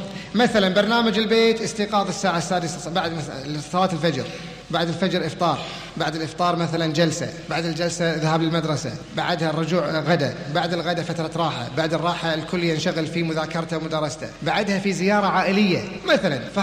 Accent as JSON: {"language": "Arabic", "country": "Kuwait", "said": "اعتاد الكسل مثل ما صار عندنا في الكويت"}